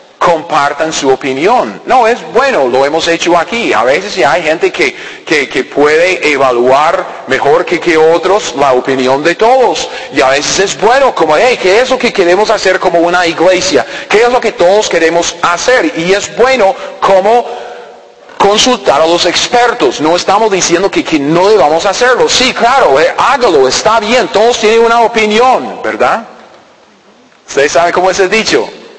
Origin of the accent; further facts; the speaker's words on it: United States; Allá en los Estados Unidos, de donde vengo yo, también es una democracia, se supone.